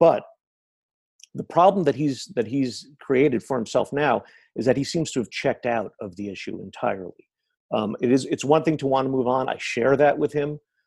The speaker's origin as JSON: {"language": "English", "region": "New York", "country": "United States", "said": "as a New Yorker, having gone through just the daily punishing, dispiriting, rising death tolls."}